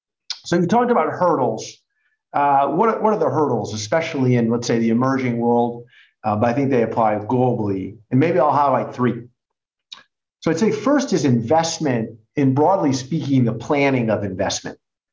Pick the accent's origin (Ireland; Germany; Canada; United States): United States; accent: American; maybe you can tell by my accent, I happen to be American, and I would say even where I'm from, the perception of the use of private cars is very much tied to your social status.